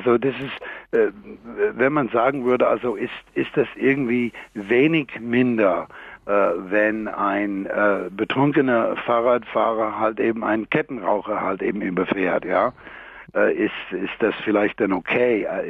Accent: United States; German is a second language; ich als Amerikaner gebe ich, was die Regeln dort sind, jedenfalls in New York

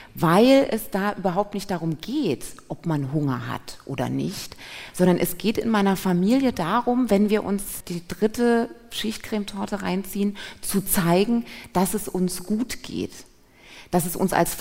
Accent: Thuringia, Germany; Ich komme aus Thüringen.

